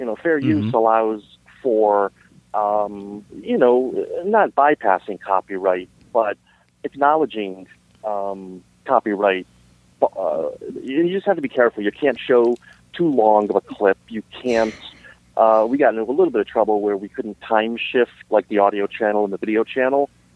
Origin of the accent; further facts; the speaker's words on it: Springfield, Massachusetts, United States; I mean, we grew up together in Springfield, Massachusetts, where I still reside.